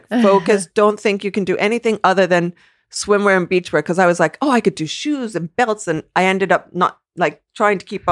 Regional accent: New Jersey, United States; And we're from New Jersey. You know, you wear Speedos to the local swimming pool and that's it.

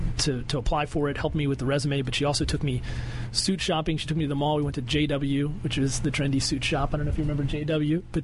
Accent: Illinois, United States; Grew up in central Illinois.

